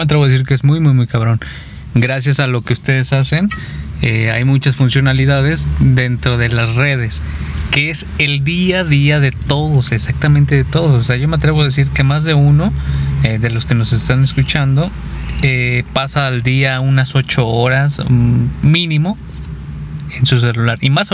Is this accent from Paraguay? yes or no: no; Mexico; porque quieras o no, somos mexicanos, o sea, nuestro trabajo también vale